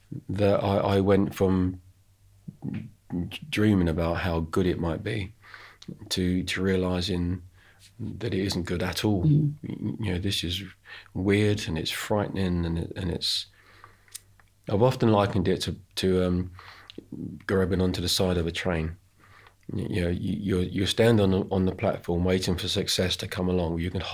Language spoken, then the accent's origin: English; United Kingdom; I'm British